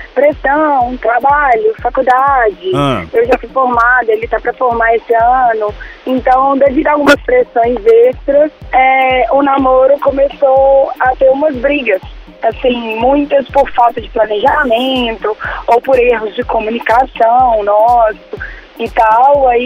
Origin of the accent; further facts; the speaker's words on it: Belo Horizonte, Minas Gerais, Brazil; Sou de BH.